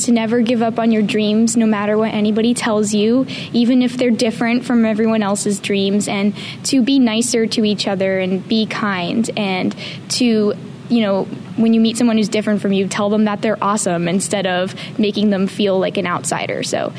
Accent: Massachusetts, United States; growing up, I was bullied because I'm from Massachusetts, and I've always loved country music

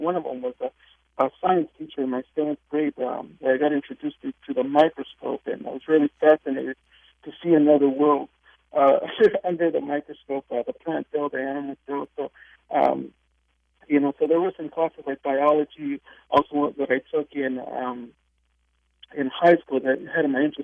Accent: Anaheim, California, United States; also born or lived in Mexico / Hawaii; I was born in Mexico, and then my family moved to Hawaii, and then from Hawaii, we came over here to the United States, and I believe I was three. So the whole time I had been living in Anaheim, California

